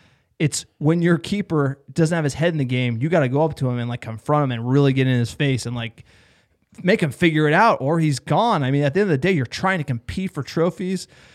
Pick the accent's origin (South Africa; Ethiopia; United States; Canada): United States; New Jersey; We're from New Jersey.